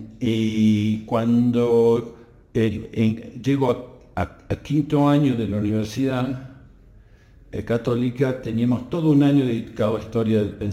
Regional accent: Argentina; born there; yo nací en Argentina, que era uno de los países más ricos del mundo.

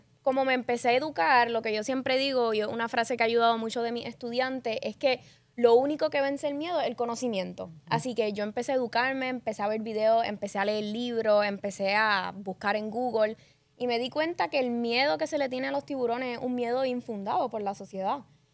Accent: San Juan, Puerto Rico; now in Aguadilla, Puerto Rico; fui criada en San Juan y hace como un año y medio di el brinco de mudarme para acá.

